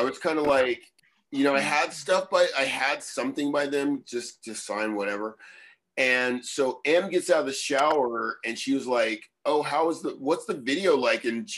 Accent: United States; They're American, I'm American, I know them, that's why I'm here

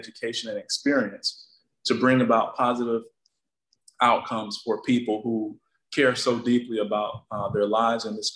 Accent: Florida, United States; I started doing hair growing up in Hardee County out of necessity because where I'm from, there wasn't any ethnic barbershops to go to.

